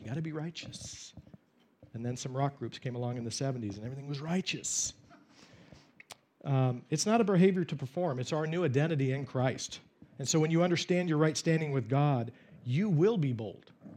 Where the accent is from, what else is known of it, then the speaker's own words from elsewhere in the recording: Oregon, United States; Her husband was from the state of Washington, which is just north of my home state.